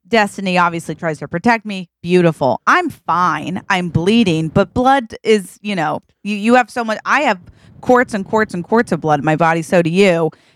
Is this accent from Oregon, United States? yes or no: yes; Boring, Oregon, United States; I'm very masculine. Yeah. Because I grew up in Boring, Oregon.